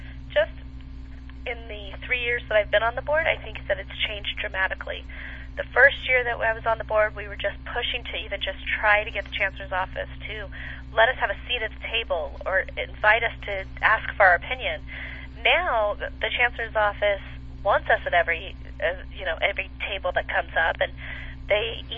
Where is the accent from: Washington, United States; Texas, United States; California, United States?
California, United States; Simi Valley; I grew up in Simi Valley, California, a little suburb north of Los Angeles. Very small, quaint town. Loved it.